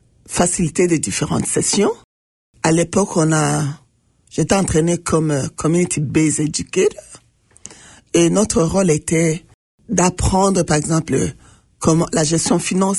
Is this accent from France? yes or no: no; DR Congo; French is a second language; je suis de la RDC. Je parle le Swahili, je parle le Lingala, je parle aussi le portugais.